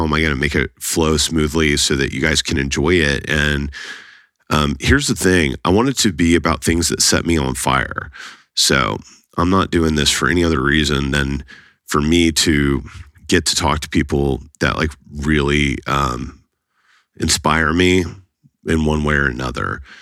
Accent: Dallas, Texas, United States; So I'm from Dallas, Texas. I grew up here. I have a sister named Valerie. I have two parents, Rob and Marion. That my parents are still married. They live in the same house I grew up in Lakewood, right outside of downtown Dallas.

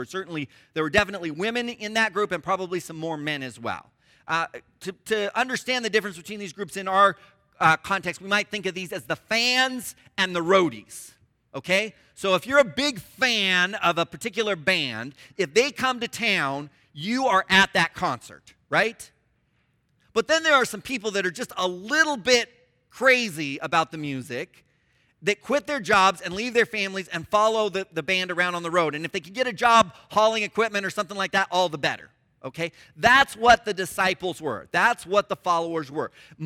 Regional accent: Roseville, California, United States; The high school that I graduated, I grew up in Roseville, California, is Roseville High School.

